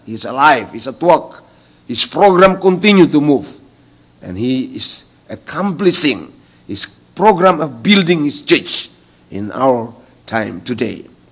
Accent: Indonesia; English is a second language; We come from Indonesia.

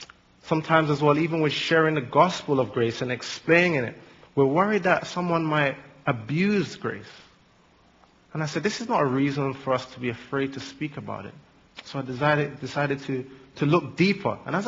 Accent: England, United Kingdom; also born or lived in Jamaica; I did grow up in Jamaica and moved to England. And so I did most of my growing up in England.

